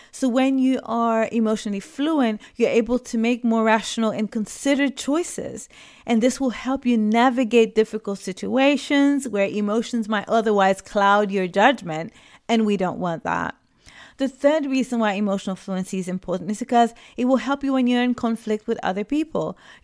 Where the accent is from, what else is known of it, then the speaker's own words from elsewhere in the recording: Puerto Rico; born there; first language Spanish; English is a second language; I have my first language is Spanish. My background, I was born in Puerto Rico, and that's the first language that I learned.